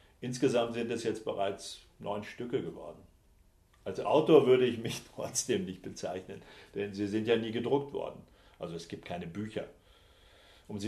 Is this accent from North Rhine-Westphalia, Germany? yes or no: yes; Enger, North Rhine-Westphalia, Germany; born there; Also als gebürtiger Engeraner diesen legendären Sachsenherzog zu geben